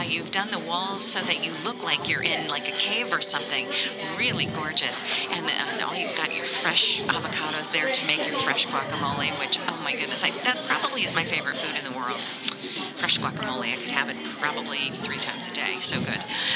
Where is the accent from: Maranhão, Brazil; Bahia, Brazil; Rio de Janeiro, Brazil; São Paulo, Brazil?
São Paulo, Brazil; Oh, so I grew up in Brazil.